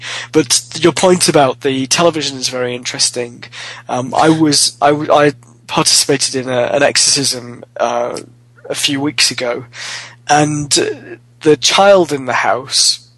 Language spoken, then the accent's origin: English; Wales, United Kingdom; I was brought up in North Wales